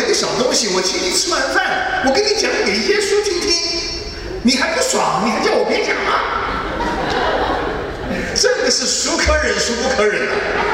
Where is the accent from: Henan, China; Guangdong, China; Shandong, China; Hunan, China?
Hunan, China; 我是湖南人，湖南人没几个好东西的。我讲的是脾气不太好。